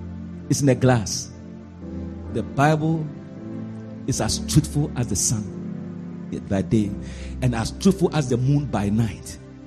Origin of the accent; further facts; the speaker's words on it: Ghana; English is a second language; listen, I'm coming from Africa, Ghana.